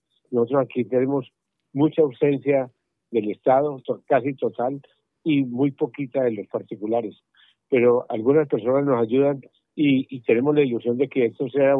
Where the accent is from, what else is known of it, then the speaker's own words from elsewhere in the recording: Colombia; de Colombia